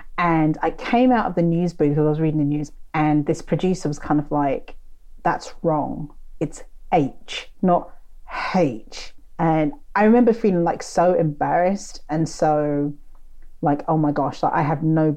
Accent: Luton, East of England, United Kingdom; accent: Luton; You know, I'd talk in my Luton accent when I was with my friends.

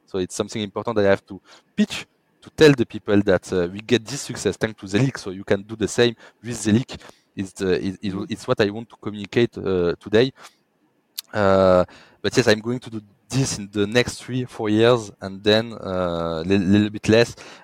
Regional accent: France; accent: French; English is a second language; Hope that my French accent will be okay for people who will listen, as I said.

